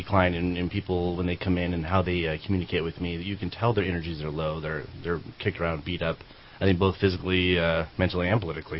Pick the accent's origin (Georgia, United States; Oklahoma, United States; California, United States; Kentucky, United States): California, United States; Redding; Raised here in Reading and came back here to my hometown to be with my family.